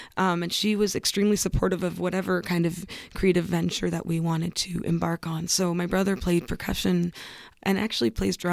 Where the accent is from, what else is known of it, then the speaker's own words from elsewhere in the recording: Canada; I think most people from Canada, I would say the majority of us, come from elsewhere or have roots elsewhere.